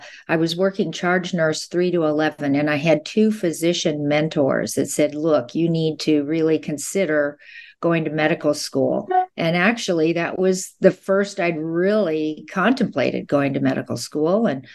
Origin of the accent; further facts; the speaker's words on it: Fargo, North Dakota, United States; And actually, growing up in Fargo, North Dakota, there were no female physicians.